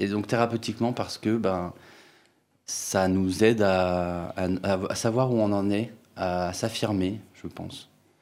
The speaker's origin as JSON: {"language": "French", "town": "Paris", "region": "Île-de-France", "country": "France", "lives_now": "Lyon, France", "said": "je suis rentré à Lyon parce qu'à la base, c'est Paris, mais je viens de Paris."}